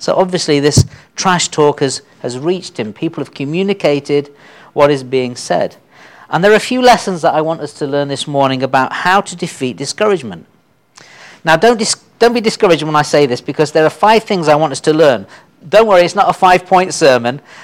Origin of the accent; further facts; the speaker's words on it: United Kingdom; You know, as British people, we know that there is a national characteristic of being kind of negative about things.